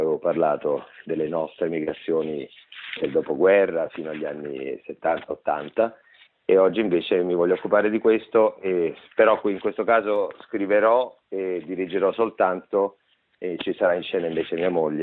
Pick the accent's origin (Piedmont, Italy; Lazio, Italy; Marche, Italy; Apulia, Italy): Apulia, Italy; accent: Salentino dialect; avendo cominciato con il mio dialetto, il dialetto salentino